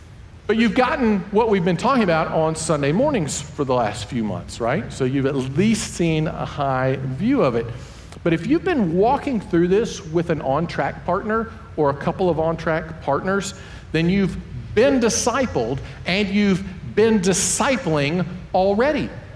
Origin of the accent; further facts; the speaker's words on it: North Carolina, United States; See, I'm from North Carolina. You got y'all, if there was a few of us, and then there's all y'alls.